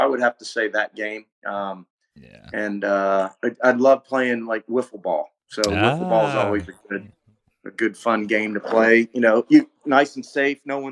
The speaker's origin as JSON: {"language": "English", "region": "Kentucky", "country": "United States", "tie": "born or raised there", "also_born_or_lived": "Ohio", "said": "You know, I would say I'm from Ohio, and I mean, I lived in Ohio, and actually I was born in Ohio, lived in Kentucky, and I've was raised in Kentucky and lived there for a while"}